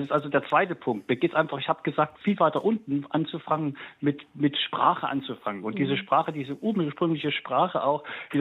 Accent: Thuringia, Germany; Ich komme aus Thüringen, dem Fröbelland.

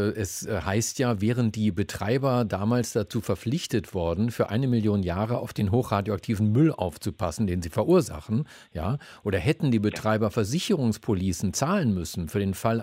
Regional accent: Lower Saxony, Germany; Ich komme aus dem Landkreis Hameln-Pyrmont, da steht das AKW Grohnde. Ich konnte vom Kinderzimmer aus die Kühltürme sehen.

